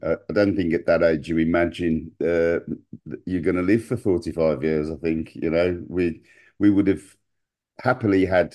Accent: Birmingham, West Midlands, United Kingdom; Where we grew up in South Birmingham

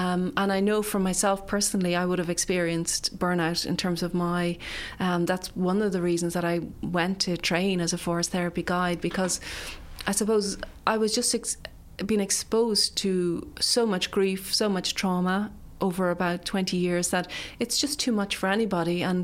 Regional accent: Midlands, United Kingdom; because I grew up in the Midlands, I wasn't used to the sound of darts.

